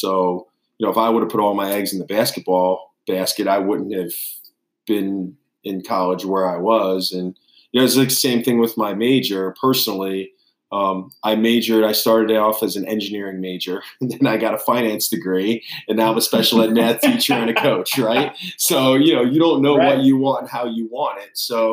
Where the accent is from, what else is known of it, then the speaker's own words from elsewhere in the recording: Millstone, New Jersey, United States; So I grew up in Millstone, which is, sending district to Allentown High School, where I originally coached.